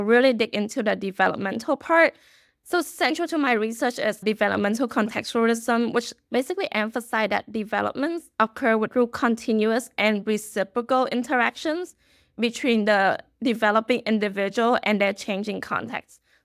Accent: Los Angeles, California, United States; And then growing up in California, like LA, which is very diverse, I don't really think about ethnic and racial identity that much either.

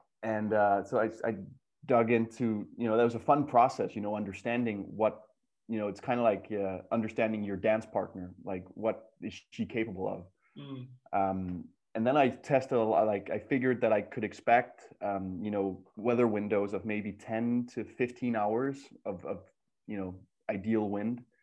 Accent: Denmark; growing up in Denmark, we were kind of an underdog nation.

